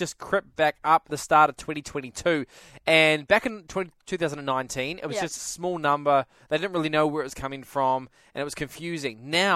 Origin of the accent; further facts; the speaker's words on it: Te Atatu Peninsula, Auckland, New Zealand; This story comes out of my hometown. And even closer than that, really, it's my home suburb.